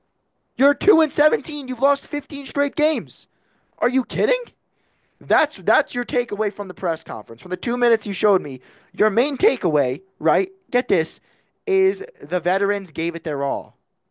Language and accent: English; New Jersey, United States; And I'm from New Jersey. I get, you know, Phillies and Eagles and Sixers post-game live